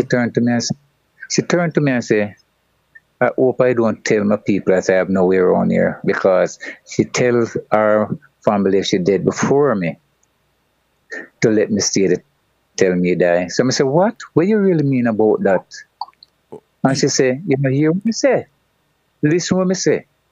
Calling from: Jamaica; I'm calling from Jamaica.

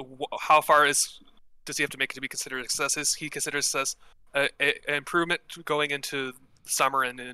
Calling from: North Dakota, United States; Hey, I'm calling from North Dakota.

